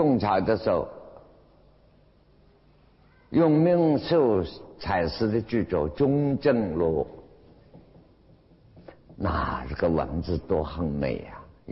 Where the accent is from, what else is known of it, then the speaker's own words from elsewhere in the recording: Qinghai, China; 第三部就是我们青海人到西藏成就的